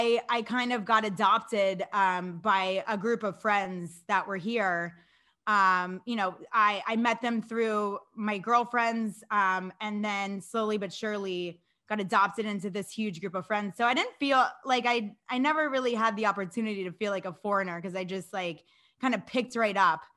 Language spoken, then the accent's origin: English; Florida, United States; like I grew up in Florida, so I'm not, you know, very experienced in the sports that require me to attach something to my feet.